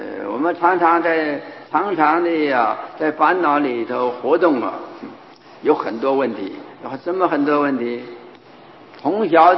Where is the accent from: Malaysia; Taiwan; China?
China; 那么他们是罗诃罗应该用我们中国人的这个伦理关系来说